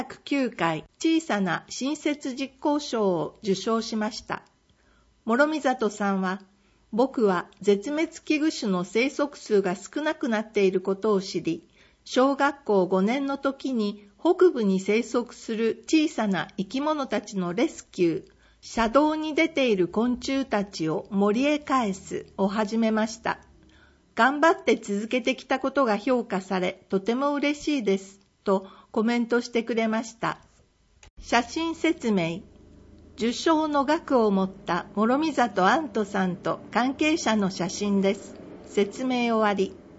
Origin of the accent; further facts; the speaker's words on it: São Paulo, Brazil; … 。私は家族のことを学びにブラジルから来ました。